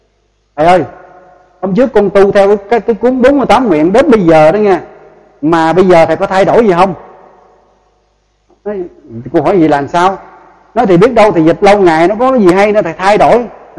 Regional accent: Vĩnh Long, Vietnam; Tôi là người miền, tôi là người Vĩnh Long. Tôi rất đau xót khi nhìn thấy đồng tu chúng Vĩnh Long chúng ta xen tạp quá nhiều.

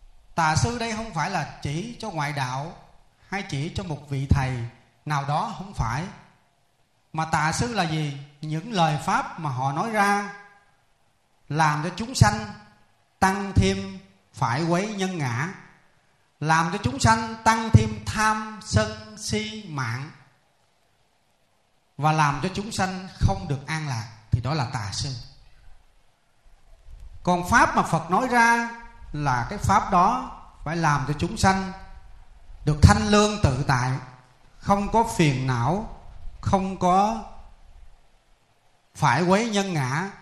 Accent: Mekong Delta, Vietnam; Đây là một cái phước của cái người miền Tây chúng ta. Vì tôi cũng là ở quê tôi cũng cách đây không xa, tôi qua bên cầu là quê tôi rồi.

